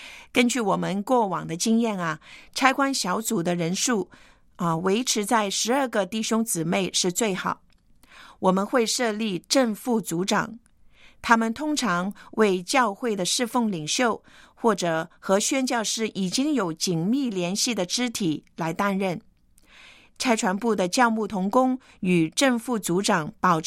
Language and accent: Chinese; Hong Kong; 由于生活的环境，我从小就认识不少在香港土生土长的南亚裔的居民，但是正如很多香港人一样，我对这个群体的感觉始终觉得他们是外族人